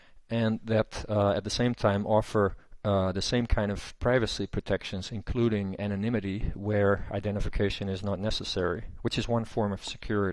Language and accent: English; Netherlands; English is a second language; I started in 1992 in the Netherlands, which is my home country